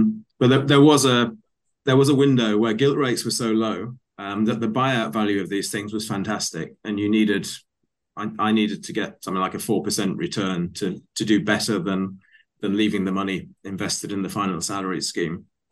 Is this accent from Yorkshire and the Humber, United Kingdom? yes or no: yes; Sheffield, Yorkshire and the Humber, United Kingdom; I mean, I'm a kid from Sheffield who had no idea what the stock market was. No one at the comprehensive school in Sheffield says what you want to do is be a stockbroker.